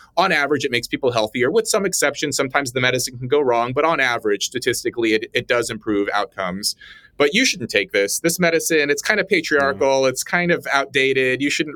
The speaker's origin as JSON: {"language": "English", "town": "Red Bluff", "region": "California", "country": "United States", "tie": "born or raised there", "said": "I thought about my friends that I grew up with in Red Bluff, California"}